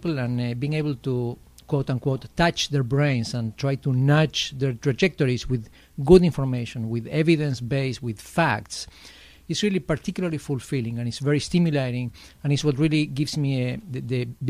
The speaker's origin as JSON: {"language": "English", "country": "Argentina", "second_language": "English", "moved": "as an adult", "said": "I'm from Argentina. I left very young, though. I was 18 when I left. I've been in the country for 32 years."}